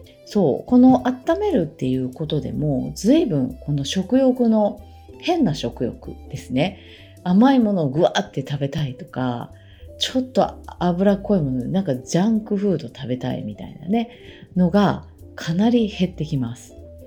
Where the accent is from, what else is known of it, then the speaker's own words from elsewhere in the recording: Kansai, Japan; now in Tokyo, Japan; 私もともと関西出身なんですけど、関西と関東でも結構ねなんか時差があるというか